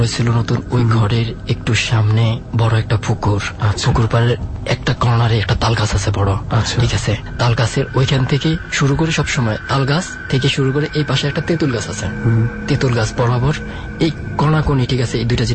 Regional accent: Lalmohan, Barisal Division, Bangladesh; আমার গ্রামের বাড়ি হচ্ছে বলা লালমোহন থানা আর হচ্ছে রঙ্গচ ইউনিয়ন।

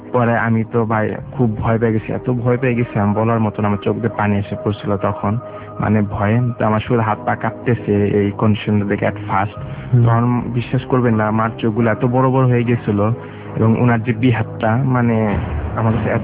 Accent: Dhaka, Dhaka Division, Bangladesh; আমি ঢাকা মহাপুর থেকে এসেছি।

